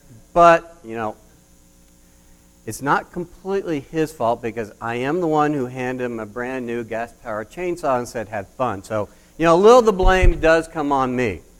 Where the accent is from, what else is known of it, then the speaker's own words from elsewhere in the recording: Oklahoma, United States; Now, growing up in Oklahoma, we had a lot of different sayings that we used to say in here.